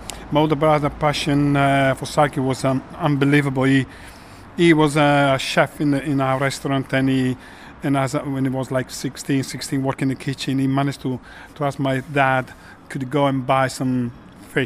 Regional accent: Varese, Lombardy, Italy; now in Oxfordshire, United Kingdom; I grew up near Varese, so just below the mountains. North Milan, although my family originally is from Romagna, so near Pantani specifically, so the blood is there from that area. I grew up there cycling

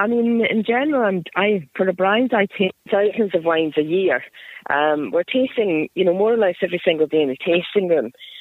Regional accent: Scotland, United Kingdom; Yes, I was born in Scotland, and my parents are Scottish. I was brought up in Scotland

